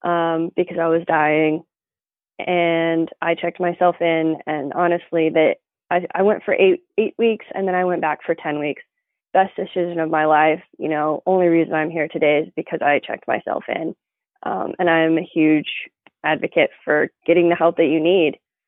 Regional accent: the South, United States; I'm from the South. It's very, it's just a whole new world down there.

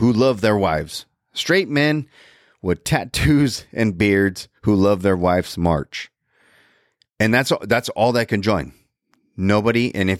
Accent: United States; I am an American. That's all I care about is America.

